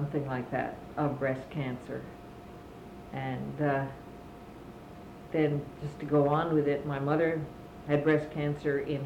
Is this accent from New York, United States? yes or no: yes; New York City, New York, United States; born there; my sister was born in New York City, and then I was born in New York City